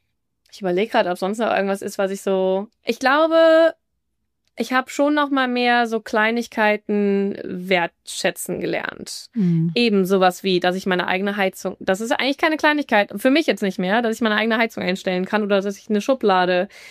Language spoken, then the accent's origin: German; Aachen, North Rhine-Westphalia, Germany; ich komme ursprünglich aus Aachen